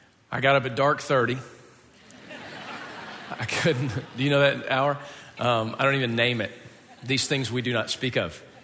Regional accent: the South, United States; I grew up in the South, and it was just kind of a tradition that we did, you know

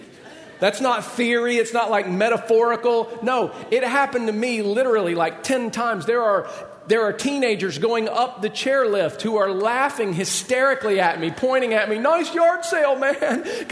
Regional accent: Georgia, United States; I mean, I grew up in Georgia on a lake and I knew how to water ski.

